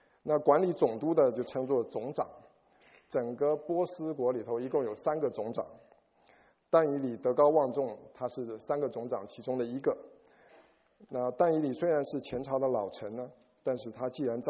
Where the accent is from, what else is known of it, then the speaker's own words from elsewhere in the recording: China; 反而倒成了我们中国人所谓的三朝元老。